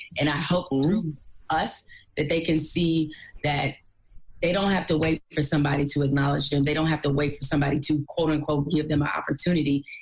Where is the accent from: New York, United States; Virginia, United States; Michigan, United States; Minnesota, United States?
Michigan, United States; Detroit; I'm also from Detroit, and I wasn't always at ESPN.